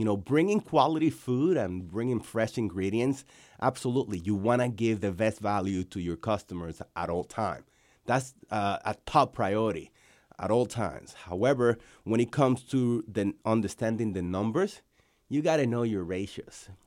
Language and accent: English; Dominican Republic; now in United States; growing up in Dominican Republic, you know, I was, you know, just a kid with we weren't as affluent as many of the, you know, my friends born here in the United States.